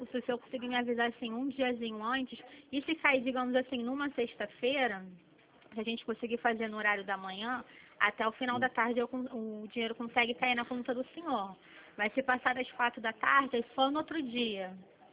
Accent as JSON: {"language": "Portuguese", "region": "Rio de Janeiro", "country": "Brazil", "said": "Eu sou de Jacarepaguá, mas o escritório é aqui no centro do Rio."}